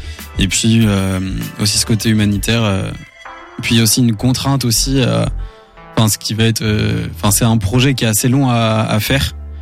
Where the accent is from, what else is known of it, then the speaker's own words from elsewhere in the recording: Angers, Pays de la Loire, France; now in Paris, France; 22 ans aussi, 23 ans. Et du coup, je viens d'Angers aussi. J'ai fait mes études à l'ESEO, école d'ingénieur à Angers.